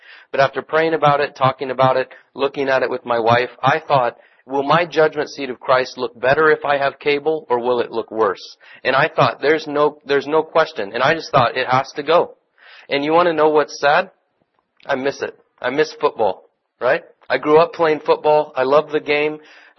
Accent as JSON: {"language": "English", "town": "Lawrence", "region": "Kansas", "country": "United States", "tie": "born there", "said": "That's my team. I was born in Lawrence, Kansas."}